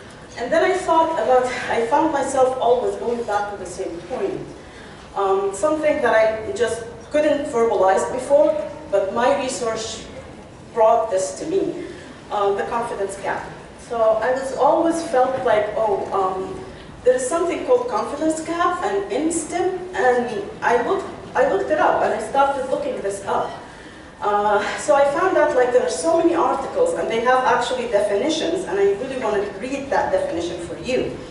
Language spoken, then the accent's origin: English; Egypt; moved away as an adult; now in United States; I'm an immigrant from Egypt. I moved to the United States about 31 years ago.